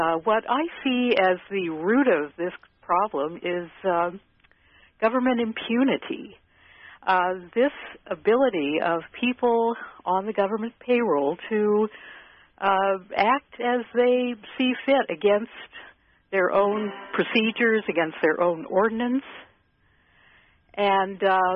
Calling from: Kansas City, Missouri, United States; from Midtown Kansas City

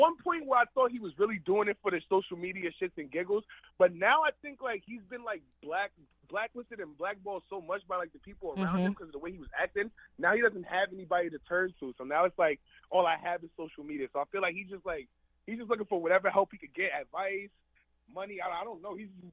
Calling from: Florida, United States; I'm calling from Florida.

